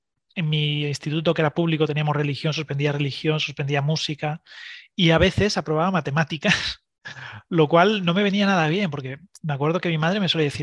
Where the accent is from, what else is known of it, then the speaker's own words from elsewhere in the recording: Santander, Cantabria, Spain; moved away; en ese momento vivía en Navarra y tenía que tomar la opción de o me quedo en Navarra trabajando, que tenía trabajo y estaba bien, o vuelvo a Santander, yo soy de Santander